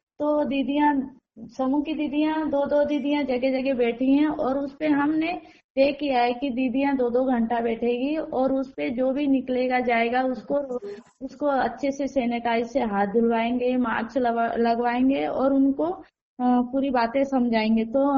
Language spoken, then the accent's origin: Hindi; Kariyade, India; ग्राम करियदे की रहने वाली हूँ।